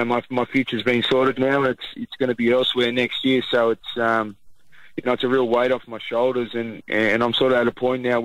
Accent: Doonside, New South Wales, Australia; I grew up in Doonside and moved to Mount Druitt.

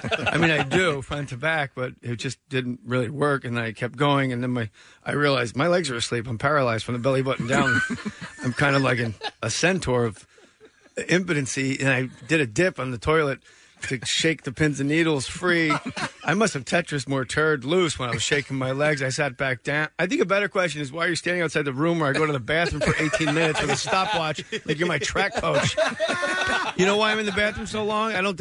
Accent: New Jersey, United States; When I grew up, it was like, I grew up in New Jersey, which is a nice place to live

